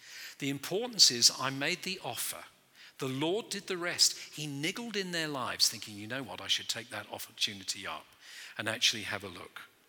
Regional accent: United Kingdom; I'm British.

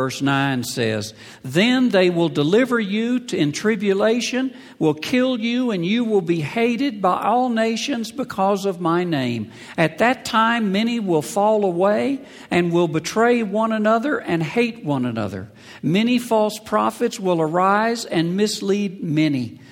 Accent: United States; I come from America.

